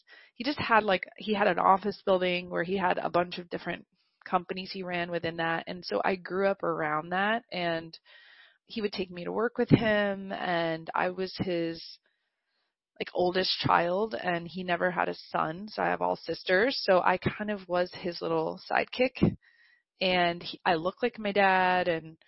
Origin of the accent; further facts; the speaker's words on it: Poughkeepsie, New York, United States; So my dad was born in the Bronx, but I grew up in Poughkeepsie, which is upstate on the river.